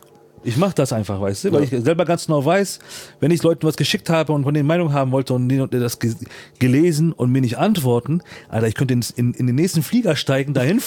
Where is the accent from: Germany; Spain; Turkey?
Turkey; Bin Türke